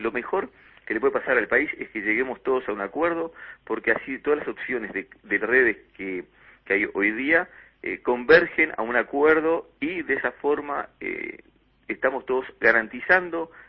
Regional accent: Uruguay; como uruguayos

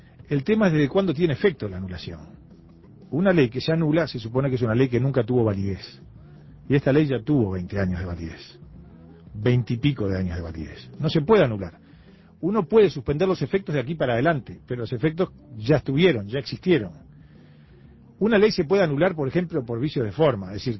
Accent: Uruguay; somos los uruguayos que vivimos en Uruguay.

